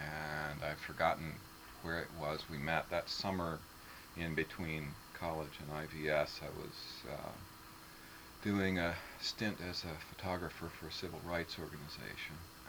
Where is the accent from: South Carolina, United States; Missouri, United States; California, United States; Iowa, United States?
Missouri, United States; Well, I'm from Missouri.